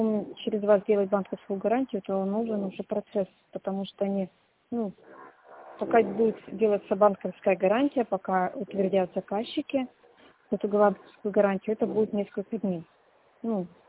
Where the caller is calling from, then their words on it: Vladivostok, Primorsky Krai, Russia; Владивосток.